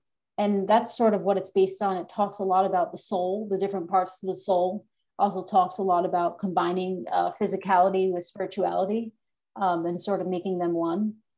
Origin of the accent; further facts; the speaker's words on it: Brooklyn, New York, United States; I'm 29 years old, and I was born and raised in Crown Heights, Brooklyn, which is predominantly Chabad Hasidic.